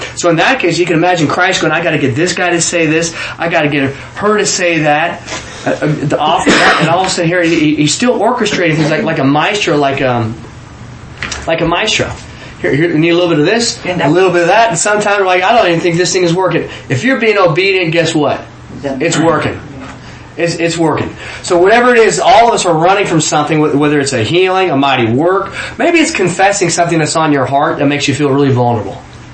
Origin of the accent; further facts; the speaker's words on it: Kansas, United States; I said, I'm from Kansas.